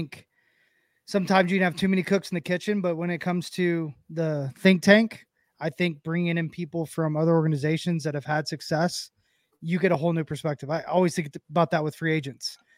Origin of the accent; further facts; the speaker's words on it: Tennessee, United States; Oh, I'm from Tennessee and I can't get anything right.